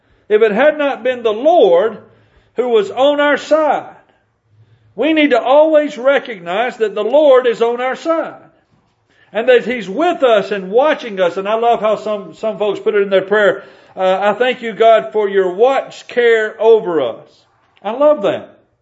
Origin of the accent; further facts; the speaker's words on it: Tennessee, United States; I remember growing up in West Tennessee, we used to go out to Clifton.